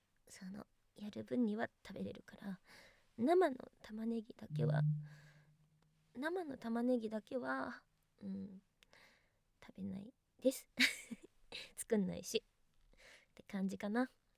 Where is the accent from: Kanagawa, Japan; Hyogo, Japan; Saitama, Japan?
Kanagawa, Japan; 出身地は神奈川県です。